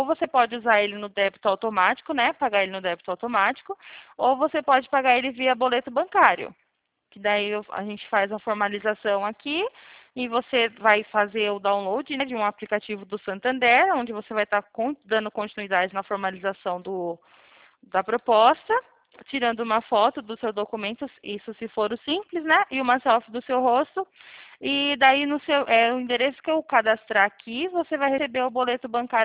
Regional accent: São Roque, São Paulo, Brazil; Eu sou daqui de São Roque, eu trabalho para PoupaCred, sou especialista em linhas de crédito do Santander.

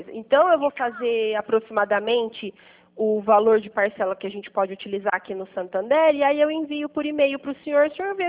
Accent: Pirassununga, São Paulo, Brazil; Eu sou aqui de Pirassununga, interior de São Paulo, perto de Ribeirão Preto, Campinas.

